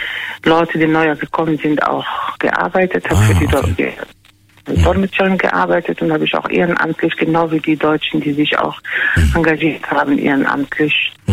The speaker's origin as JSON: {"language": "German", "country": "Morocco", "second_language": "German", "lives_now": "Germany", "said": "Und wir selber als Marokkaner in Marokko haben wir auch ein bisschen was Schlimmes erlebt."}